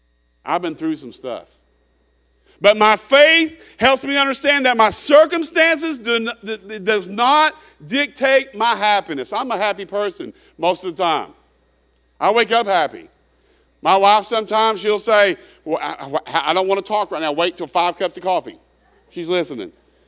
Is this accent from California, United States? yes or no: no; Kentucky, United States; and you know, I'm from Kentucky.